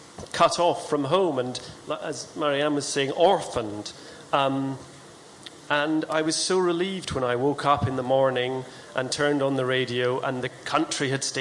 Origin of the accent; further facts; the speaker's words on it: Scotland, United Kingdom; moved away as an adult; also born or lived in London; Yes, well, I grew up in Scotland and lived there until I think I was 23 when I moved to London to go to college.